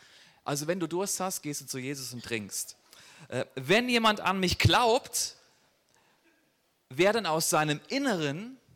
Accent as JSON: {"language": "German", "country": "Germany", "said": "ich bin Deutscher"}